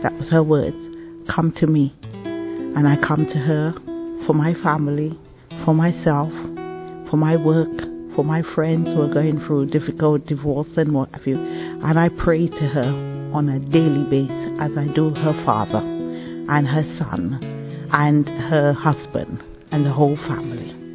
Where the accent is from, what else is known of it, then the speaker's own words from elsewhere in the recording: England, United Kingdom; born there; I was born in England